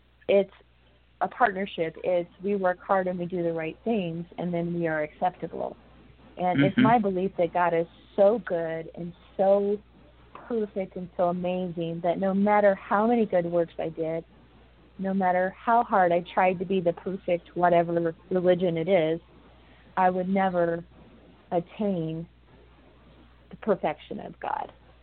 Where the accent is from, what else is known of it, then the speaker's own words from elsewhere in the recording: United States; Being an American in Afghanistan